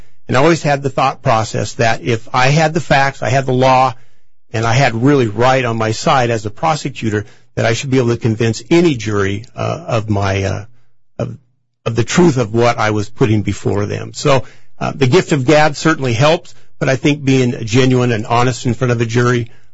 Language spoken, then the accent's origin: English; Waterville, Washington, United States; I returned to my hometown of Waterville, opened up a small practice